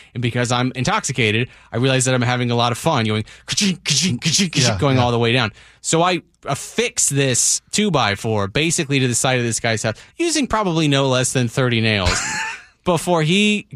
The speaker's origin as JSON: {"language": "English", "country": "United States", "said": "that's my decision as an American, right?"}